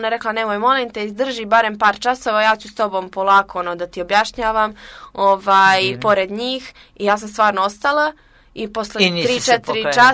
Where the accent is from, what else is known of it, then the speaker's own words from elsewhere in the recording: Kotor, Kotor Municipality, Montenegro; Ja onako koga god upoznam, odmah kažem, hoćete da vidite odakle sam ja? I pokazujem slike Kotora i objašnjam gdje je Crna Gora.